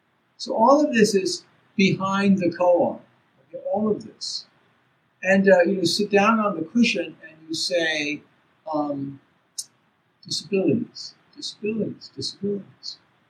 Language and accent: English; Baltimore, Maryland, United States; when I was a little kid growing up in Baltimore, Maryland, we also used to have clover in the grass